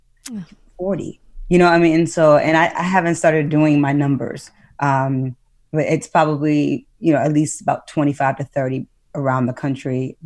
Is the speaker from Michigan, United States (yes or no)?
yes; Detroit, Michigan, United States; I grew up in Detroit, born and raised here, grew up on the west side, right on the Ward and Tyerman on the border of Dearborn